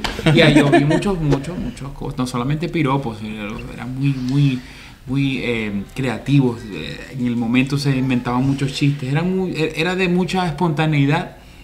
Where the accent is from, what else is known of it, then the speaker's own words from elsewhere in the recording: Maracaibo, Zulia, Venezuela; Yo me di cuenta de eso cuando empecé a viajar. Cuando salí de Maracaibo, pues, que todo se llamaba distinto.